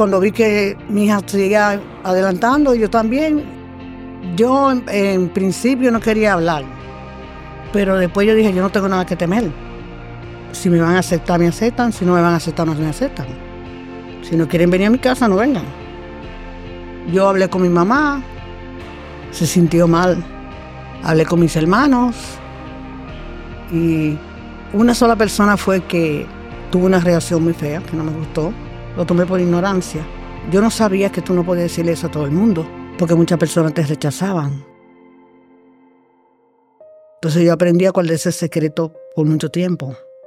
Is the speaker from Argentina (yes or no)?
no; Dominican Republic; soy nacionalidad dominicana. Me crié con mi papá, mi mamá, mis hermanos, somos 5.